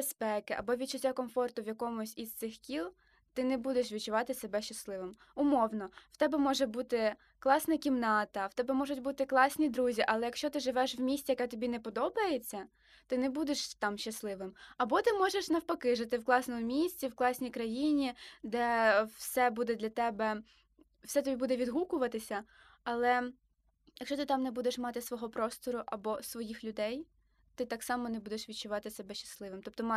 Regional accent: Yuzhnoukrainsk, Mykolaiv Oblast, Ukraine; А я південь. Я з Южноукраїнська, але скоро це місто буде називатися Гардом.

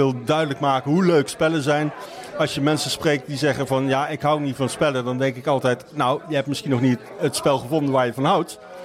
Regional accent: Eindhoven, North Brabant, Netherlands; Ik kom uit Eindhoven, dus wat dat betreft was dat bij mij om de hoek.

